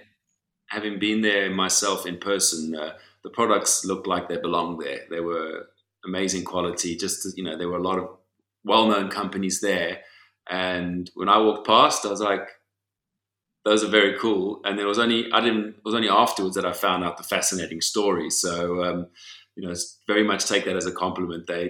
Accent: South Africa; moved away; I'm a South African. I've only recently relocated to Europe. I've spent a lot of time in Europe over the years

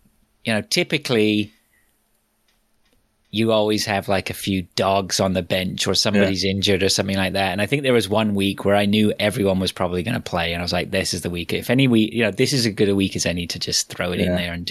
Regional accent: Canada; As a Canadian

